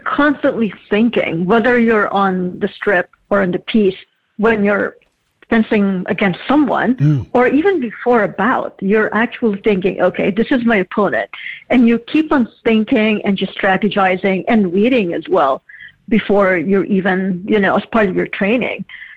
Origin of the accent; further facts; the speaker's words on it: Philippines; I grew up in the Philippines